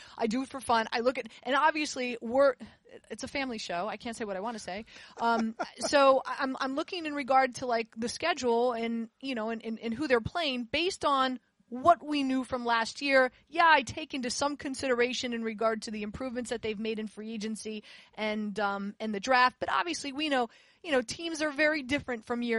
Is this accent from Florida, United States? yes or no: yes; Miami, Florida, United States; also born or lived in Tampa; Born and raised in South Miami, grew up in Kendall, went to Miami Sunset Senior High School, and then went to Tampa and spent 4 years at the University of Sun and Fun, University of South Florida.